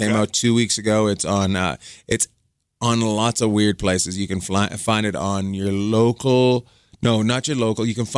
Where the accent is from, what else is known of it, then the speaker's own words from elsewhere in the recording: Canada; Because I'm from Canada